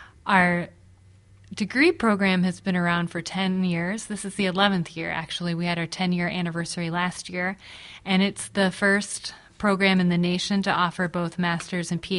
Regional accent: Iowa, United States; seventh generation Iowan, so I've been in Iowa for a long time, but it's really exciting to be back in my home state and to be back in Ames

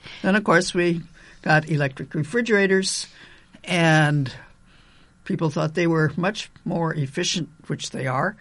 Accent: Illinois, United States; I grew up in Illinois.

